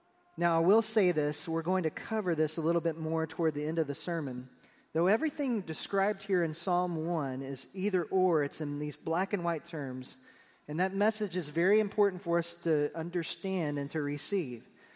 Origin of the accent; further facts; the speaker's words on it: Pampa, Texas, United States; Not so with trees that are planted at my parents' place in Pampa, Texas. Here's why. On average, my hometown receives 20 inches of rain per year.